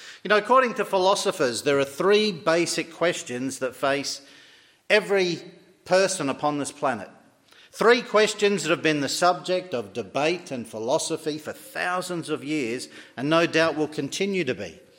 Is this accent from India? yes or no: no; Perth, Western Australia, Australia; also born or lived in Fremantle; I wasn't born in Larne. I wasn't born up the road in Randallstown either. I was born in Western Australia. I was born in the city of Fremantle, raised in the city of Perth. And I had a very good upbringing.